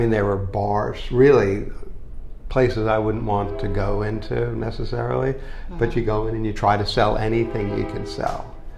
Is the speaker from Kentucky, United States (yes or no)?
no; Edison, New Jersey, United States; I grew up in Edison, New Jersey, of all places.